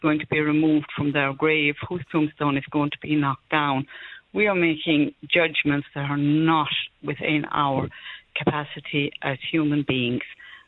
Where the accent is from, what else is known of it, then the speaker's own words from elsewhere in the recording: Ballyfermot, Leinster, Ireland; I am a practising Catholic. You know I'm from Ballyfermot, not too far from your mum's, your late mum's, Lord Rester.